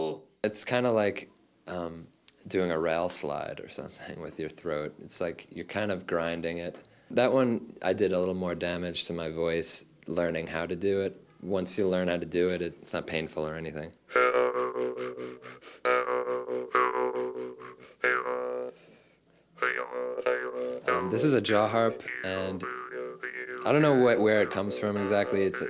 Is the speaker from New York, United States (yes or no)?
yes; Massapequa, New York, United States; I'm 26 years old. I'm from Massapequa, New York. It's Long Island.